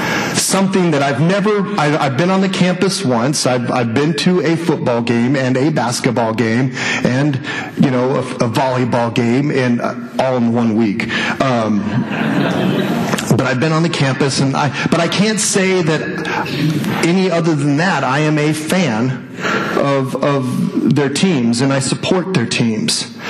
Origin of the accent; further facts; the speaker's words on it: New Mexico, United States; I grew up in New Mexico. There is nobody really to root for in New Mexico.